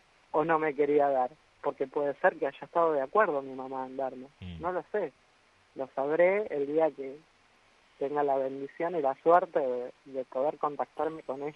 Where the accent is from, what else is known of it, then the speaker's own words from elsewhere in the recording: Mar del Plata, Buenos Aires Province, Argentina; born there; me cuentan que en realidad había nacido el 6 de diciembre. En Mar del Plata.